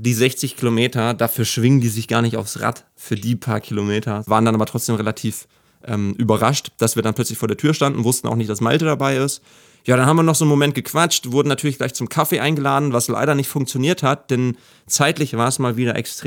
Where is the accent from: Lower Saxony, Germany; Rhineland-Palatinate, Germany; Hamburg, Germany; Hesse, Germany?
Lower Saxony, Germany; Braunschweig; also born or lived in Peine; ich bin in Peine geboren und dann nach Braunschweig gezogen.